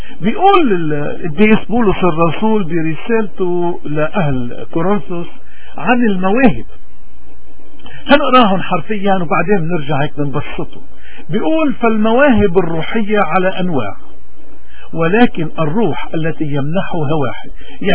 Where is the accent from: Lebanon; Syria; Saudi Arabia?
Lebanon; اذا نحن مشكلتنا كلبنانية انه كل واحد هو منظر، كل واحد هو سياسي